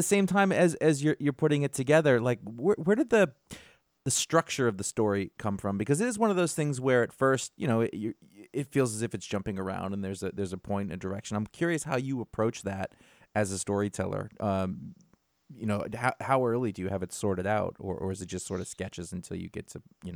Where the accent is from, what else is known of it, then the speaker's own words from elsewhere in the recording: Brunswick, Maine, United States; Brunswick, Maine. Very, okay. Very far removed from that.